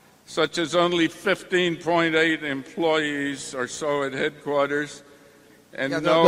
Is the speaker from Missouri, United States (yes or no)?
no; Houston, Texas, United States; from Houston, Texas.